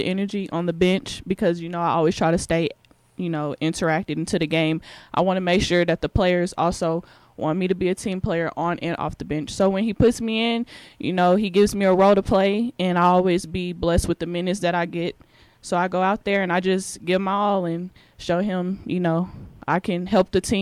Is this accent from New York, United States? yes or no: no; Garland, Texas, United States; So, you know, I basically say I'm from Dallas, Texas, but it's a small city towards the area